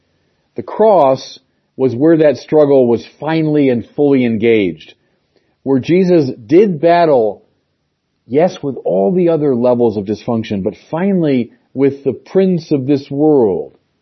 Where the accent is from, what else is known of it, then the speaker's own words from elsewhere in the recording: Chicago, Illinois, United States; even the daily violence on the streets of my hometown of Chicago.